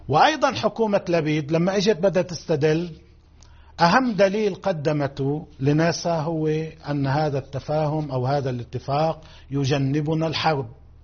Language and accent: Arabic; Lebanon; كلنا مع بعضنا كلبنانيين،